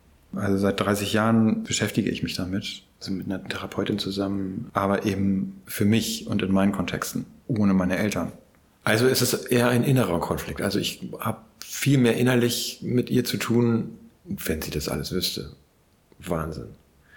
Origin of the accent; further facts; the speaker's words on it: Lübeck, Schleswig-Holstein, Germany; Ich komme aus Lübeck. Ich bin sowohl Sohn als auch Vater und bin jetzt 53 Jahre alt.